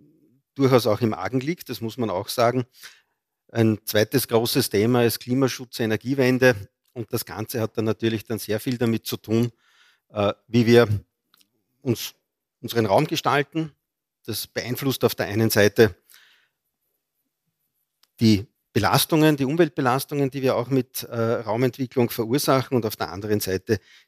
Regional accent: Freistadt, Upper Austria, Austria; born there; Auch als gebürtiger Oberösterreicher, komme aus Freistadt ursprünglich

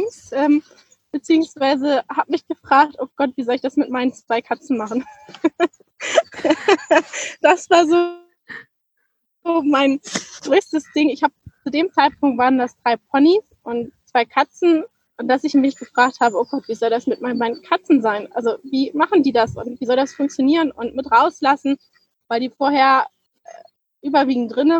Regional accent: Northern Germany, Germany

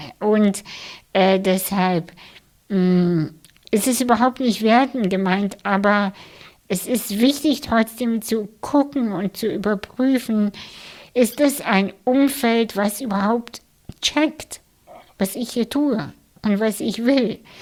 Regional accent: Russia; German is a second language; ich bin ja Russin und die russische Community

